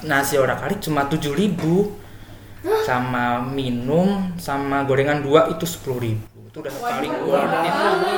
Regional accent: Purworejo, Central Java, Indonesia; tapi aku dari Purworejo ya

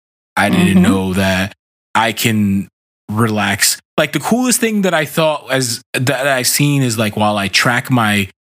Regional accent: Brooklyn, New York, United States; moved away; I grew up in Brooklyn, New York in a concrete jungle. Like, the only piece of grass I ever saw was a baseball field where I played baseball on.

